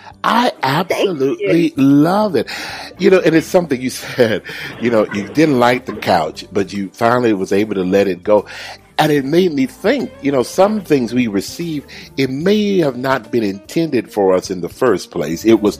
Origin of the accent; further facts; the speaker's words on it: Atlanta, Georgia, United States; I'm going to Atlanta right here in my hometown.